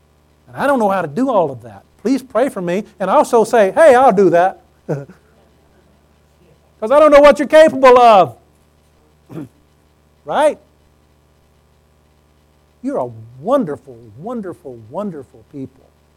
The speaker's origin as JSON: {"language": "English", "region": "Mississippi", "country": "United States", "tie": "born or raised there", "said": "I grew up in Mississippi, and the last thing your parents ever tell you before you leave the house is, watch out for snakes."}